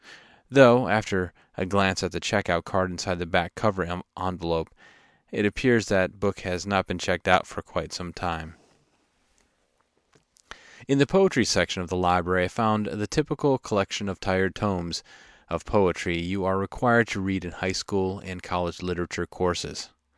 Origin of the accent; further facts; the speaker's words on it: Asheville, North Carolina, United States; Surprised to be cataloged in the poetry selection of my hometown, I felt a mix of honor and confusion.